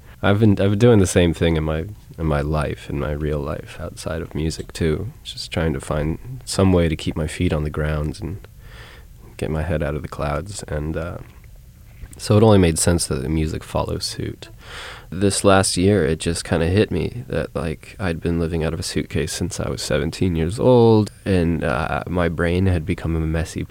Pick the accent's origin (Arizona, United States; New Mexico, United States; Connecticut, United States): New Mexico, United States; Santa Fe; But I think it comes from growing up in Santa Fe, actually.